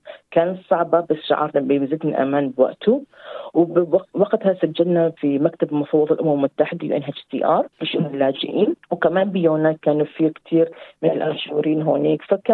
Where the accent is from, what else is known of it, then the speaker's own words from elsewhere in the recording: Iraq; now in Australia; طلعنا من العراق قبل الحرب، وصلنا على تركيا. تركيا لما كنا بتقف بداية 91 قرر والدي بأنه نروح على اليونان